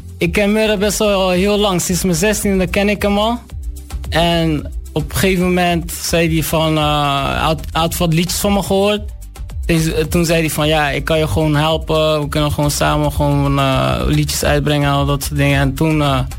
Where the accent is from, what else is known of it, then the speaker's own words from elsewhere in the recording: Afghanistan; Nee, man. Ik ben Afghaans, man.